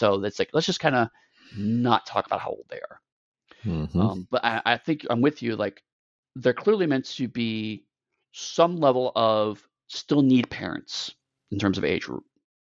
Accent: United States; granted, I watched this as an American.

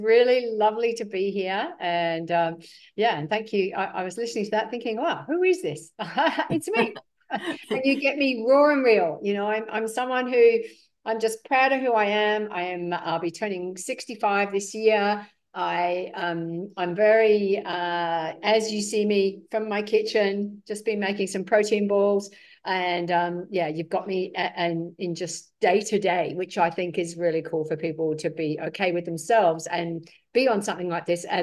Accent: England, United Kingdom; moved away as an adult; also born or lived in New Zealand; now in Australia; My backstory is I come from England. At the tender age of 18, I decided to move right across the other side of the world because I'd met my husband Neil, who was from New Zealand, and I moved to New Zealand, and then a few years later we moved to Australia.

